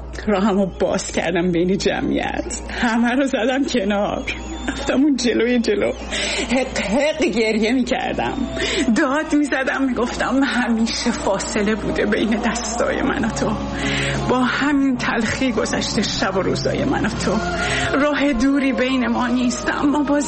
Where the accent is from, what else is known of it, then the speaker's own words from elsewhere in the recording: Iran; moved away; الان یه چند سالیه که اومدم بیرون. وقتی از ایران اومدم بیرون